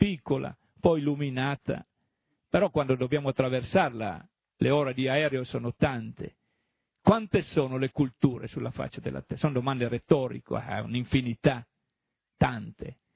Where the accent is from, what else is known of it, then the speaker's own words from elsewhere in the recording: Tualis, Friuli-Venezia Giulia, Italy; riconosco che sono di Tualis, della montagna del Friuli